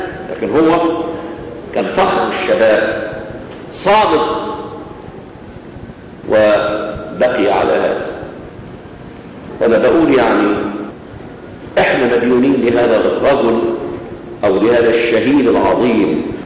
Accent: Egypt

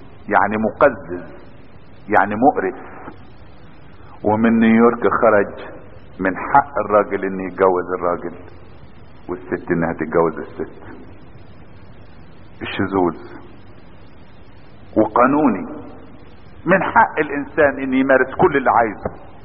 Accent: Egypt; عندنا بس في بلدنا مصر

